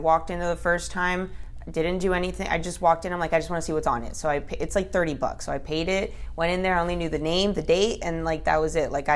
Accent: Florida, United States; also born or lived in California; I was there until I was 5 years old and I moved to South Florida and I've been here my whole life.

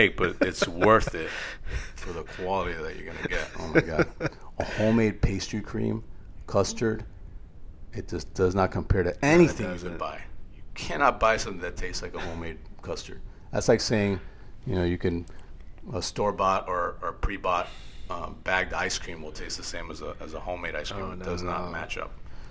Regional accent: Florida, United States; especially in South Florida, my hometown.

